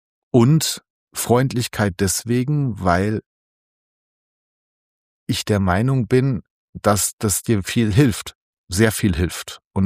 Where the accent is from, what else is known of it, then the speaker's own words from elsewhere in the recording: Hesse, Germany; also born or lived in Essen; ich ziehe jetzt mal nach Köln, weil ich bin in der Wetterau aufgewachsen, das ist nicht so das schönste Pflaster